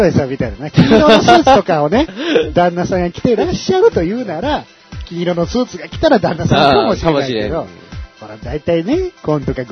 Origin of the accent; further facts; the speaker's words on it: Osaka, Japan; 大阪人としてはね。